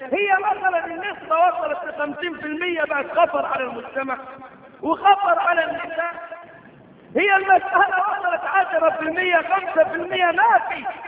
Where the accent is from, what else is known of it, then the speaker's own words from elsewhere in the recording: Egypt; ليس عندنا في مصر دولة نايمة أصل النمية